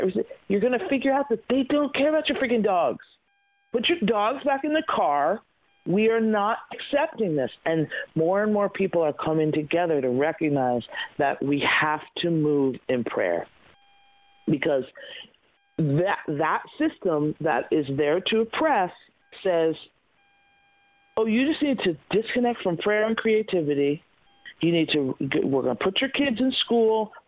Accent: Woodstock, New York, United States; So I have this Native blood. I was raised in Woodstock.

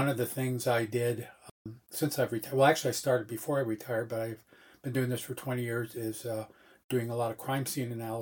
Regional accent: New York, United States; And I grew up back east in upstate New York.

